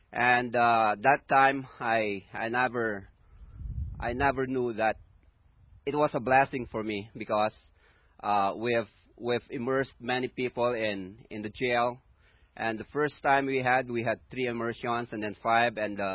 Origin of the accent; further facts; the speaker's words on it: Philippines; from the Philippines. I am from the northern part of the Philippines.